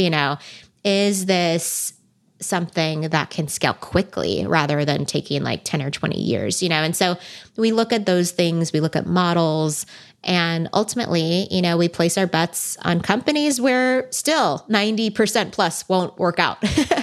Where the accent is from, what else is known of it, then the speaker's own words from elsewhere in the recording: California, United States; I've been born and bred in Silicon Valley and venture capital is just like right outside my door.